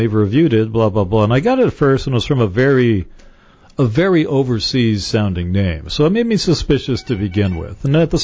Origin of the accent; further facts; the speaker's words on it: Anaheim, California, United States; born there; well, I was born in Anaheim, so I got that going for me.